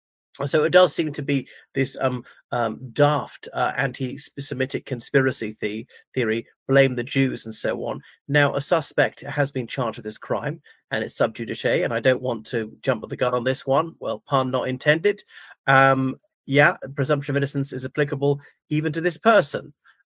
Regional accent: Ireland; from Ireland.

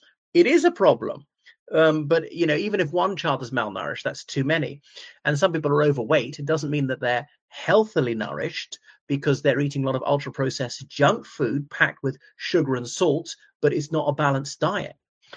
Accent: Ireland; o everyone … from Ireland.

